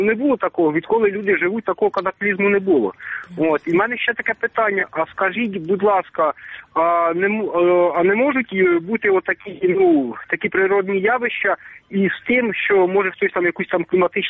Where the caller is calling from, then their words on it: Vinnytsia Oblast, Ukraine; я з Вінницької області.